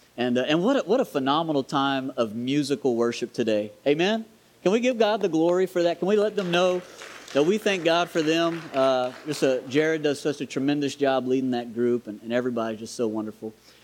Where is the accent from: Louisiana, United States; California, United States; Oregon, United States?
Louisiana, United States; Thibodaux; now in Indiana, United States; I am from Thibodaux. I grew up here. So this is my hometown